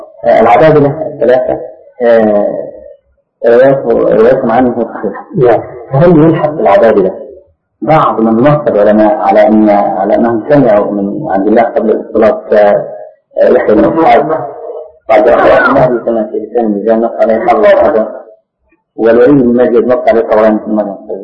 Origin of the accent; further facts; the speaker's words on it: Egypt; أخذها بعض أهل بعض الناس عندنا في مصر